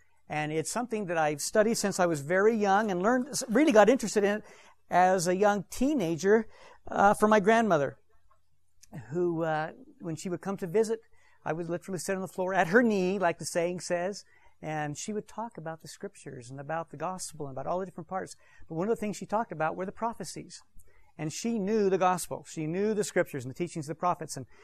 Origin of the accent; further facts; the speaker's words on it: Ephraim, Utah, United States; I'm from here. I was born in Ephraim. And my parents and grandparents and great-grandparents and great-great-grandparents are from Ephraim. They settled the town in 1842.